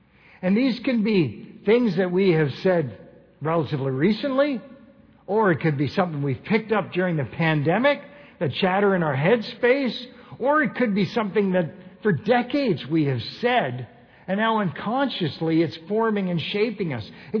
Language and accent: English; Kitchener, Ontario, Canada; The house I grew up with on Hickson Drive was for sale, you know, so I went on MLS there to see what the pictures looked like.